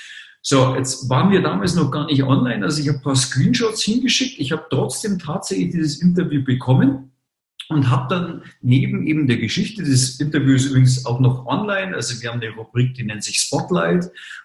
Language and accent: German; Munich, Bavaria, Germany; born there